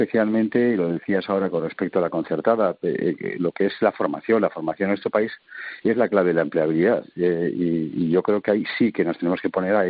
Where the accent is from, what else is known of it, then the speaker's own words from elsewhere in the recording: Basque Country, Spain; o el País Vasco, mi tierra, con el 24,5%